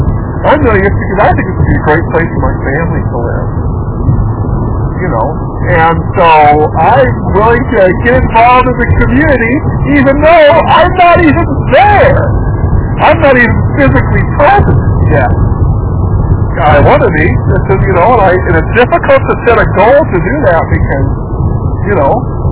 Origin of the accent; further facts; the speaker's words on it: United States; I grew up in America, which means I'm loud and I'm somewhat obnoxious